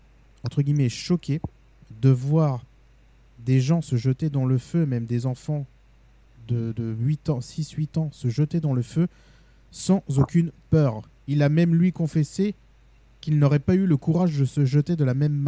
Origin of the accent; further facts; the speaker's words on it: Carcassonne, Occitanie, France; born there; je suis né à Carcassonne, donc dans le berceau, on va dire, cathare.